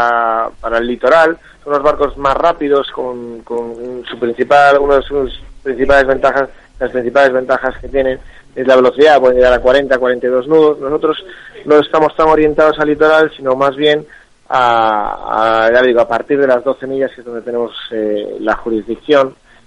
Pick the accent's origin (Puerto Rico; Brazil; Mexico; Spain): Spain; Ferrol, Galicia; Yo en concreto sí soy de Ferrol